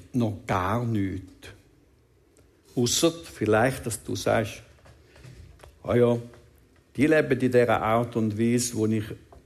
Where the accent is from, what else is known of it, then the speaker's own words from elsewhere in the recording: Switzerland; Ich glaube auch, dass es uns als Schweizer ein Segen ist